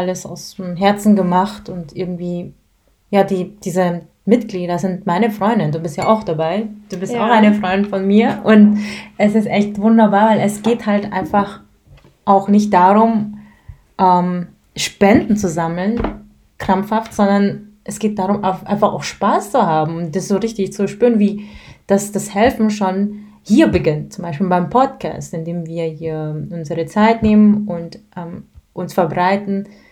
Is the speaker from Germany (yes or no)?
yes; Germany; Und ich sagte, ich komme aus Deutschland, aber ich bin eine von euch.